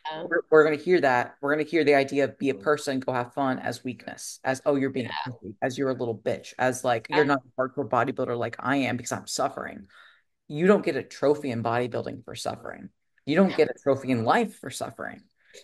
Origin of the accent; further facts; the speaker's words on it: Ohio, United States; I'm from Ohio. Pop is $2.50 at like most restaurants.